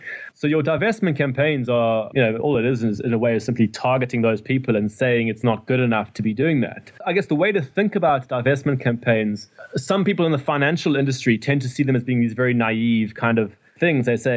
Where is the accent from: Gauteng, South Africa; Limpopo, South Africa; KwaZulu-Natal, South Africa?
KwaZulu-Natal, South Africa; Durban; I come from Durban. In South Africa